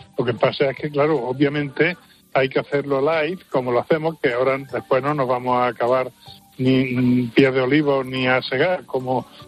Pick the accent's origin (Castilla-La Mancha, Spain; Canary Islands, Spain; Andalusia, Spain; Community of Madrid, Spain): Andalusia, Spain; Jaén; Una es el remojón, que es una cosa muy de mi tierra, de Jaén